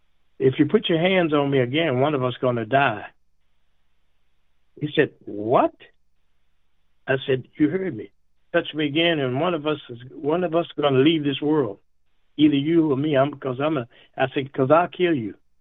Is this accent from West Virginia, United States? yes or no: yes; West Virginia, United States; during my period growing up in West Virginia, as you, I'm sure you are aware of, there was segregation.